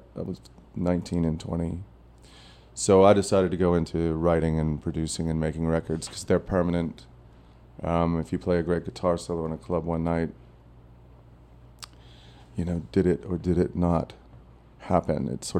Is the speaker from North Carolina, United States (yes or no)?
yes; Cary, North Carolina, United States; now in New York, United States; I was, when I grew up in Cary, it was the old kind of Mayberry